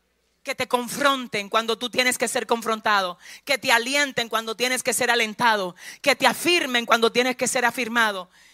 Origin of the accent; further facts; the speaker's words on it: Sabana Perdida, Santo Domingo, Dominican Republic; Ustedes que me conocen desde donde yo vengo de Sabana Perdida. Yo vengo de estar allá cruzando un puente entre Villamella y Sabana, Los Minas.